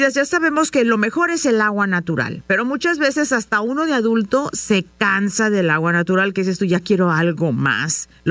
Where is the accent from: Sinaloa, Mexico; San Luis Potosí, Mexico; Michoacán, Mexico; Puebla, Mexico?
San Luis Potosí, Mexico; Ah, yo soy de San Luis Potosí, así que somos paisanas, tu mamá y yo.